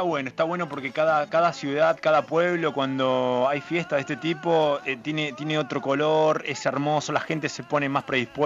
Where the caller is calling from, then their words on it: La Pampa, Argentina; soy de La Pampa, les comento que soy militar, más precisamente soldado, y estoy en el cuartel, pero en descanso.